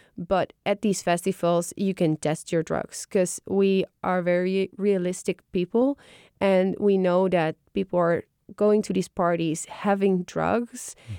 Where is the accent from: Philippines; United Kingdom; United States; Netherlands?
Netherlands; Haarlem, North Holland; Of course I am from Haarlem.